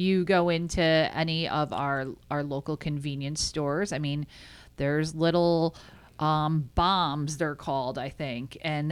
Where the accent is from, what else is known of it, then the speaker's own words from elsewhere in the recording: Endicott, New York, United States; I remember I'm from Endicott, New York, and there was a craft store next to the local bar